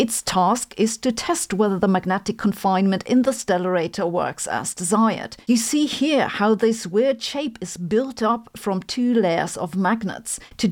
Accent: Germany; accent: German; And since I know you're really just here because of my German accent

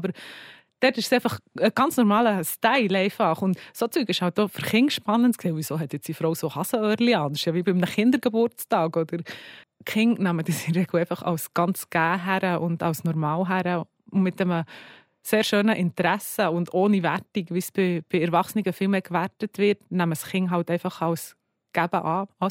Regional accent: Switzerland; ich komme aus der Schweiz.

